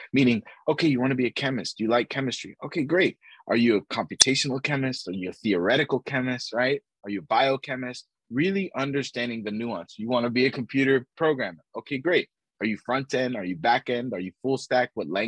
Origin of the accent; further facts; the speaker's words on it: Texas, United States; also born or lived in New York; But essentially, I was born in New York. I grew up in Texas. My parents are immigrants from Colombia.